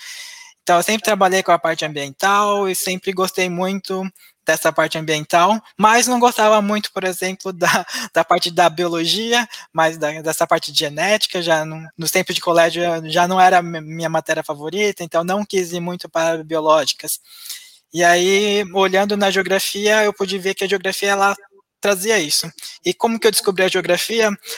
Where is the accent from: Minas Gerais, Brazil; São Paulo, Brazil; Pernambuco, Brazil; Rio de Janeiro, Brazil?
São Paulo, Brazil; São Carlos; Eu sou natural de São Carlos, e no interior de São Paulo, né?